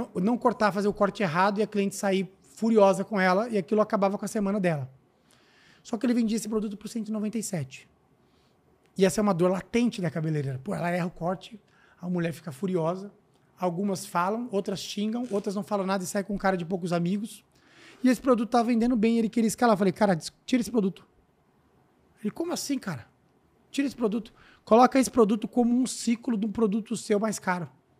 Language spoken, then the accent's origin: Portuguese; São Paulo, Brazil; O molejo, eu vim da Zona Leste, meu, Itaquera.